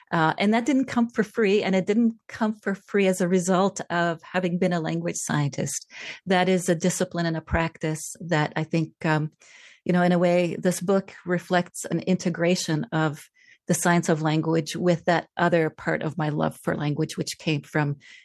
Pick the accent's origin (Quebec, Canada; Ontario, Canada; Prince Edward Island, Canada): Quebec, Canada; Montreal; English is a second language; also born or lived in Austria / Italy; through Austria and Italy, and eventually landed in Montreal, Canada, where I learned French before I learned English, and then encountered English in school.